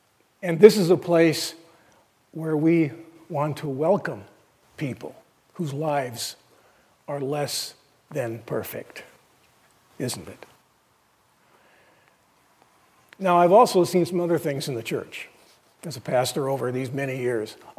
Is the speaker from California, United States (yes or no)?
yes; California, United States; because I don't want to just pick on my home state, of when my father was a pastor up in West LA back in the 60s.